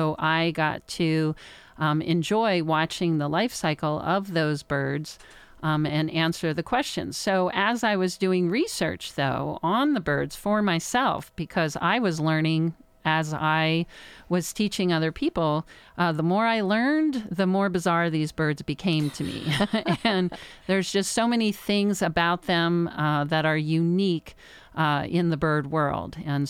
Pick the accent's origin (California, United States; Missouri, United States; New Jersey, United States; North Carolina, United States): New Jersey, United States; also born or lived in Colorado; Yeah, so I grew up in New Jersey, which I know there were hummingbirds there, but I never got to actually pay attention to them till I moved to Colorado.